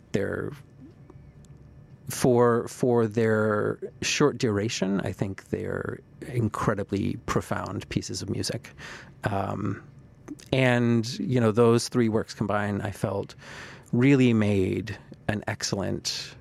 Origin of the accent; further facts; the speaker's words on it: Dayton, Pennsylvania, United States; I mean, I grew up in Dayton, PA. Which is a tiny town northeast of here. There are fewer than 600 people that live in my hometown.